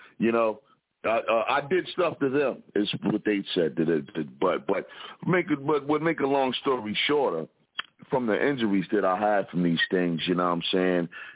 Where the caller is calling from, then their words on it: Philadelphia, Pennsylvania, United States; representing from the Broad Street Bully Shot of Philadelphia